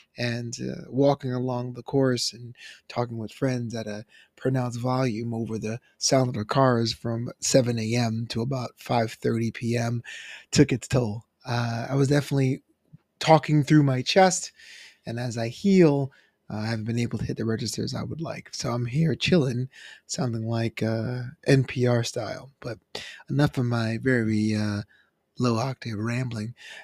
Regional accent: Brooklyn, New York, United States; also born or lived in Florida; I mean, I'm originally from Brooklyn myself, and I went to college in Florida

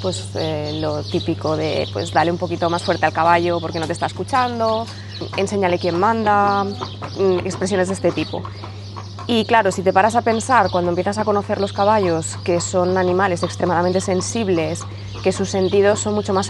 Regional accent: Barcelona, Catalonia, Spain; De Barcelona.

